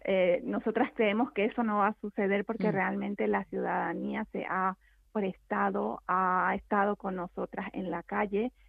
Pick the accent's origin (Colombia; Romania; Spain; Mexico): Spain; nosotras como ciudadanas españolas